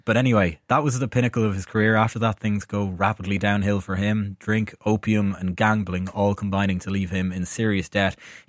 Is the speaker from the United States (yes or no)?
no; Ireland; Which I think was a particular affront as an Irish person. If you think of, like, we wear shorts from March onwards.